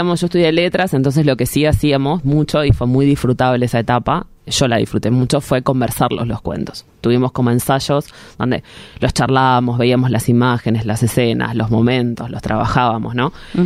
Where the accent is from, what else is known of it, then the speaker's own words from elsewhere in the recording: Canelones, Uruguay; Yo soy de Canelones